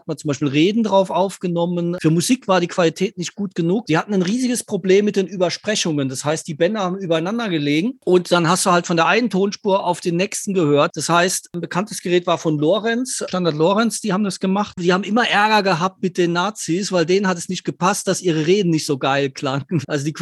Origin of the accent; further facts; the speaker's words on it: Ludwigshafen, Rhineland-Palatinate, Germany; Ich komme aus Ludwigshafen.